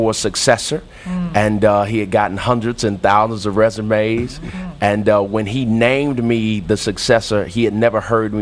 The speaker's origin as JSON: {"language": "English", "town": "St. Petersburg", "region": "Florida", "country": "United States", "moved": "yes", "lives_now": "Chicago, United States", "said": "I'm originally from St. Petersburg, Florida. Ended up in Chicago at a school called Moody Bible Institute."}